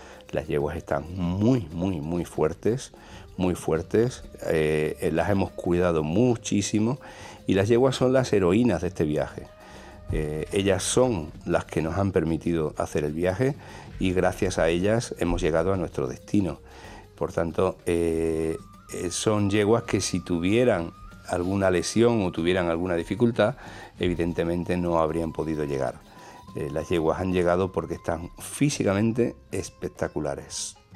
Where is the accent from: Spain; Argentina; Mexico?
Spain; aunque como musulmán … Somos tres jinetes españoles que salimos desde Almonaster La Real en Huelva